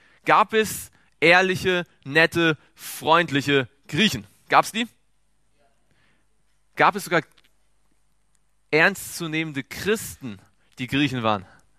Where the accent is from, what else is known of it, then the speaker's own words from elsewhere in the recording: East Germany, Germany; born there; Ich bin gebürtig aus der ehemaligen DDR.